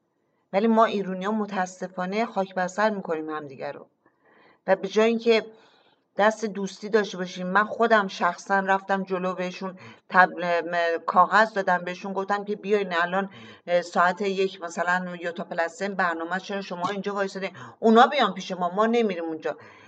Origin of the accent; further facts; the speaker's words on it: Iran; ما ایرانی هستیم